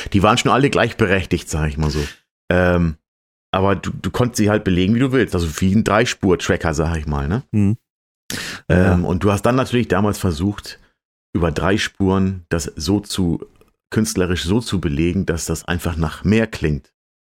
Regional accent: Stade, Lower Saxony, Germany; ich komme ja aus der Ecke Stade, Hamburg, 45 Jahre alt inzwischen.

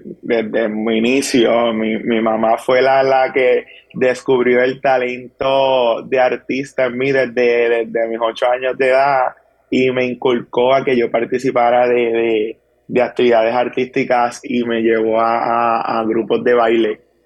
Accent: Trujillo Alto, Puerto Rico; now in Bayamón, Puerto Rico; nacido y criado en Trujillo Alto, actualmente resido en Bayamón y tengo 31 años.

